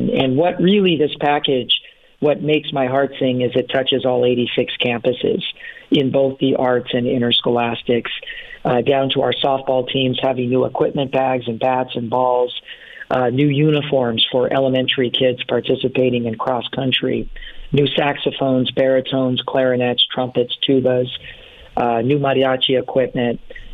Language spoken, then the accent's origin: English; Phoenix, Arizona, United States; That's my hometown team, and I'm a diehard Suns fan since 5 years old. Remember going to the old Purple Palace on McDowell there at 19th Avenue and McDowell to watch the Suns with my dad.